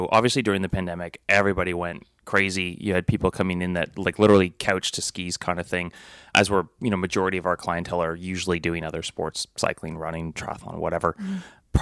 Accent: United Kingdom; Yeah, being the British kid.

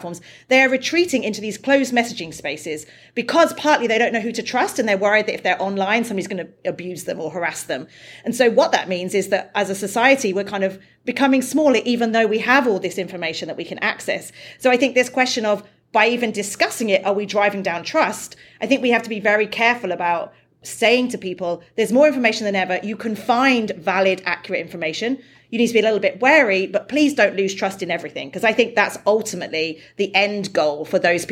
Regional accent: United Kingdom; I'm British

